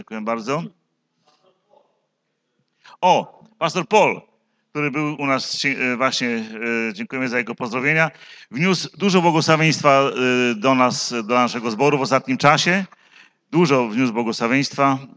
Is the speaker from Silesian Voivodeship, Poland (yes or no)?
no; Zielona Góra, Lubusz Voivodeship, Poland; Tam się wychowałem w tej miejscowości i mieszkaliśmy przez wiele lat w budynku kościelnym jako rodzina. Zielona Góra, Kościół Zielonogórski jest dla mnie szczególnie bliski sercu.